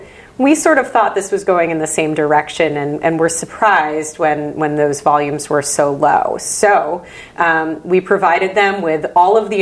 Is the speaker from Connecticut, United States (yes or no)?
yes; Connecticut, United States; I grew up in Connecticut. I was a city kid, that's for sure, but worked for a long time for members of Congress from Connecticut.